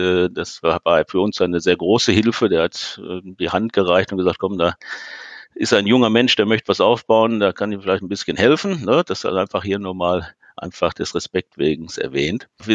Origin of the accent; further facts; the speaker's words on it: Hagen, North Rhine-Westphalia, Germany; born there; Grundsätzlich gebürtig komme ich aus Hagen. Mich hat es dann im Laufe der Zeit mal nach Datteln verschlagen, nach Haltern.